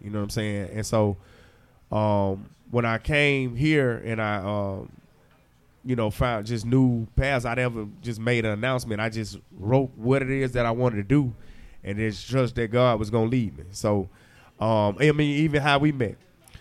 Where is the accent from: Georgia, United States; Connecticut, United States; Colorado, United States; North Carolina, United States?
Georgia, United States; Macon; Well, first of all, man, I'm from Macon, Georgia.